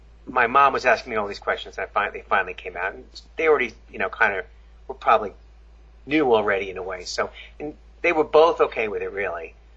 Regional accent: Long Island, New York, United States; I grew up in Long Island, New York, so parts are conservative and parts aren't

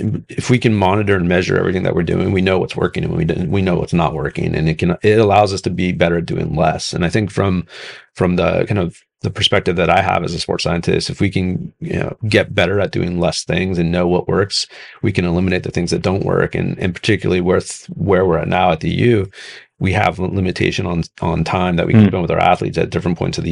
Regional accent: California, United States; I played sports in high school, growing up in California

